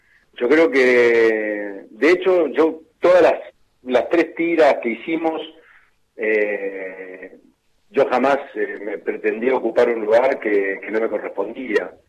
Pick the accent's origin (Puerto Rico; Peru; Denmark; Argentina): Argentina; Somos todos argentinos